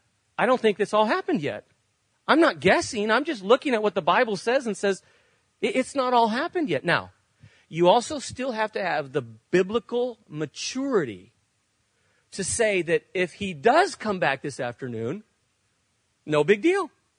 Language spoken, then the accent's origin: English; Spain; When I grew up in Spain, we used a currency called the peseta.